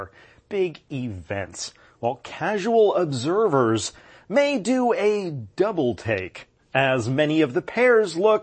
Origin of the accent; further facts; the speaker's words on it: California, United States; And in my home state of California, there is a big garlic festival every year.